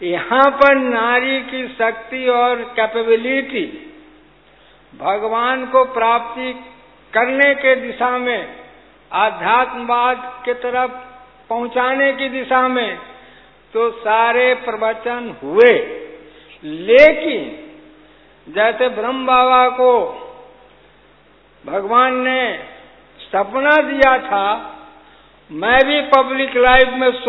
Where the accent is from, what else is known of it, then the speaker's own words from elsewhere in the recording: Patna, Bihar, India; मैं बिहार से पटना से आया हूँ